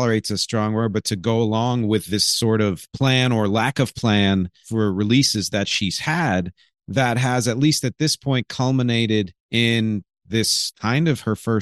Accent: Philadelphia, Pennsylvania, United States; is a 28-year-old hip-hop artist from Philadelphia, my hometown where I was born.

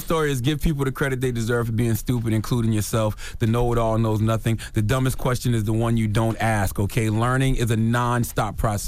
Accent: Moncks Corner, South Carolina, United States; I'm from Monk's Corner, South Carolina, which is a rural area, and I can't pronounce rural.

